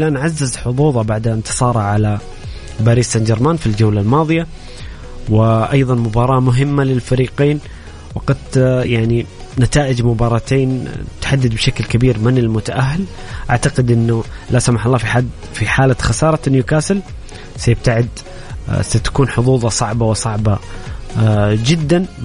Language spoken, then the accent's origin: Arabic; Saudi Arabia; المباراة اللي تهمنا كسعوديين